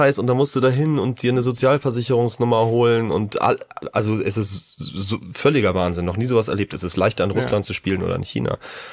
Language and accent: German; Hamburg, Germany; ich bin Hamburger